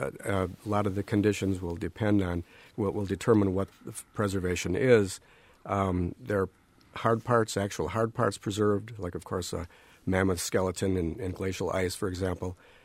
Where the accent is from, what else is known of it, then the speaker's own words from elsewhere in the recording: Milwaukee, Wisconsin, United States; Well, we're both from Milwaukee originally, and that's our neighborhood in which we could find fossils.